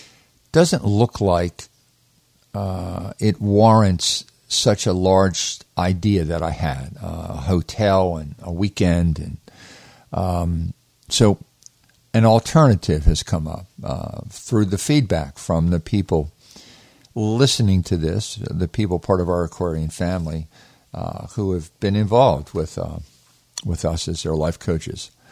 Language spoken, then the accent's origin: English; Baltimore, Maryland, United States; now in Vermont, United States; I was born and raised in Baltimore. And we lived there all of our life until we moved to Vermont.